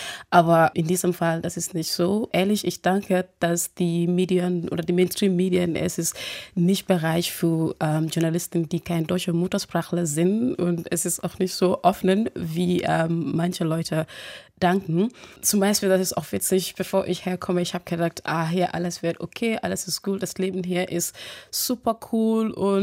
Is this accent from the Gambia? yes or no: yes; Gambia; German is a second language; now in Germany; ich war überrascht, wie Frauen hier so stark und vor Gesetzesschutz ist im Vergleich zu meinem Heimatland. In Gambia wurde Frauen sehr, sehr unterdrückt.